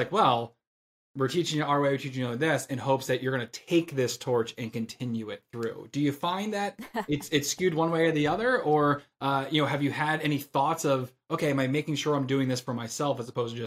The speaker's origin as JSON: {"language": "English", "country": "United States", "tie": "born or raised there", "said": "We owned a Dairy Queen back where I grew up in the States."}